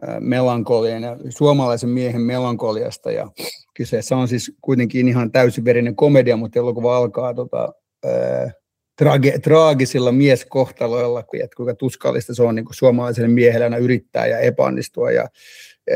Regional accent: Nurmijärvi, Uusimaa, Finland; Mä oon siis Lepsämästä kautta Kuonamäeltä kotoisin tuossa Nurmijärven puolta, mutta joudun jossain vaiheessa vaihtaa koulut Espoon puolelle

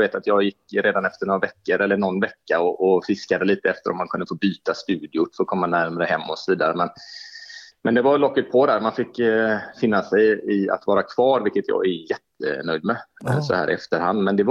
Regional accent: Gothenburg, Västra Götaland County, Sweden; also born or lived in Umeå; Ja, jag är född och uppväxt och boendes på Hisingen. Så att, alltid varit nära Göteborg då, förutom studietiden som jag var i Umeå.

